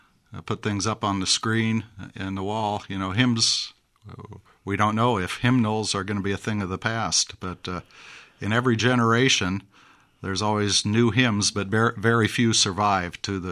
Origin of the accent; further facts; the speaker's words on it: Iowa, United States; I grew up in Iowa